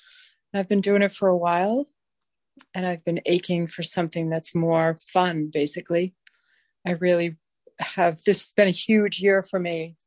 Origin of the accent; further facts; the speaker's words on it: New York, United States; now in Maine, United States; I'm sitting in the mid-coast of Maine. The ocean is about 300 feet that way in a tiny little house. From born and raised on Long Island in New York. I've been moving all my life